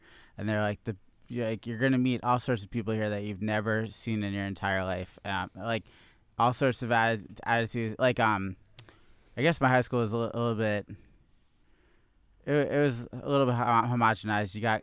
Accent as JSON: {"language": "English", "region": "New Jersey", "country": "United States", "tie": "born or raised there", "lives_now": "New York, United States", "said": "Well, I grew up in New Jersey, so New York was I've been coming to the city since I was a little kid"}